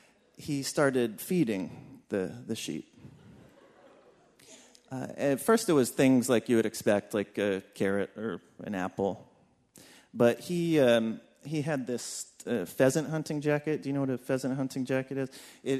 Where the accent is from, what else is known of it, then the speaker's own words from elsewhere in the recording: West Virginia, United States; And where I grew up in West Virginia, this was unusual.